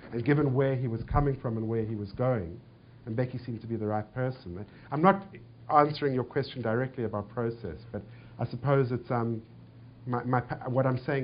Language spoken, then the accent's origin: English; South Africa; that's me as a writer speaking rather than me as a South African speaking.